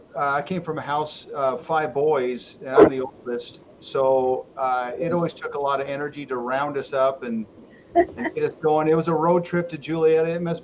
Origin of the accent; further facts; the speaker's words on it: Lewiston, Idaho, United States; now in Moscow, United States; I grew up in Lewiston and currently in Moscow.